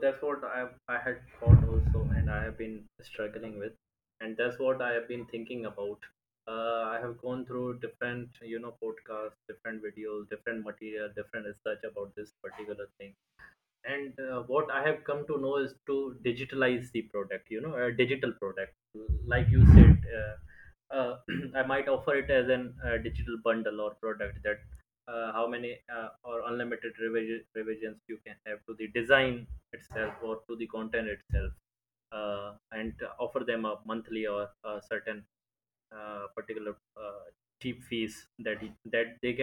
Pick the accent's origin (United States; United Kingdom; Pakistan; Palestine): Pakistan; Karachi, Sindh; I'm from Pakistan in Karachi specifically